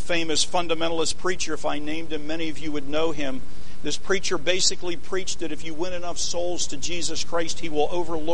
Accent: Pittsburgh, Pennsylvania, United States; I grew up in the Pittsburgh area.

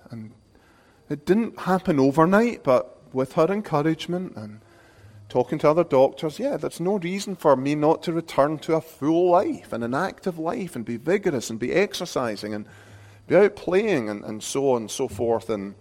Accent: Scotland, United Kingdom; At least as a Scot, okay? I may be skinny as American, but I'm not as a Scot.

